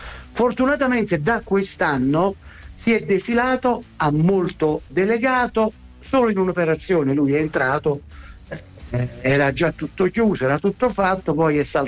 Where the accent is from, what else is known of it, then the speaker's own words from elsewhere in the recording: Naples, Campania, Italy; Io chiedo scusa come napoletano a tutti i sardi e i cagliaritani per quello che si è mostrato ieri.